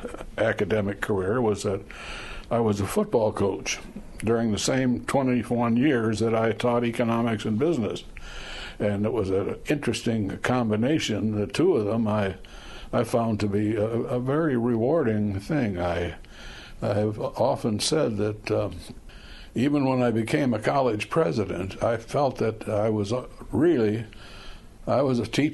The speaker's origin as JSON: {"language": "English", "town": "Holland", "region": "Michigan", "country": "United States", "tie": "born or raised there", "said": "Well, I grew up in Holland, Michigan. I was born and raised there, and then I went to the Navy, and then I got out of the Navy."}